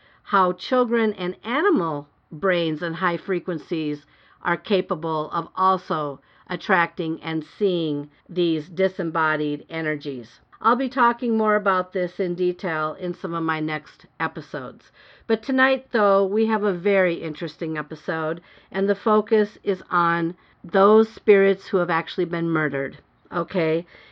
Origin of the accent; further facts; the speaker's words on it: Minnesota, United States; Rural Minnesota. Oh, my home state.